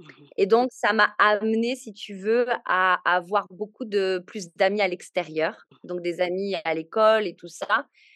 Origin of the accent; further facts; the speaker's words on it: Lille, Hauts-de-France, France; je suis née dans une famille chrétienne. Dans le nord de la France, donc s'il y a des ch'tis qui écoutent le nord de la France, c'est ça, je suis native de Lille.